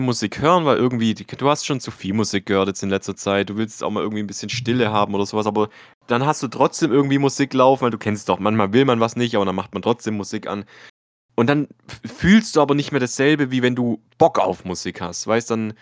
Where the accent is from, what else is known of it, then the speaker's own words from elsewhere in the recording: Poland; Ja, ich bin Pole.